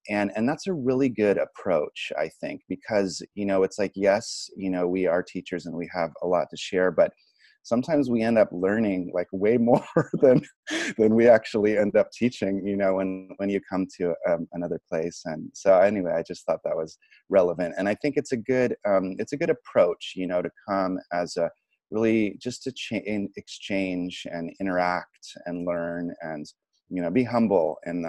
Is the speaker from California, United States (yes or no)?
yes; California, United States; And I've learned kind of the hard way that I'm from California, right?